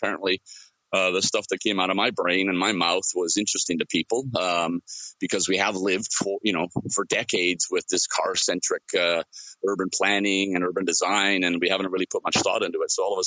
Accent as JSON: {"language": "English", "town": "Calgary", "region": "Alberta", "country": "Canada", "tie": "born or raised there", "said": "we're Danish, but I grew up in Canada, in Calgary"}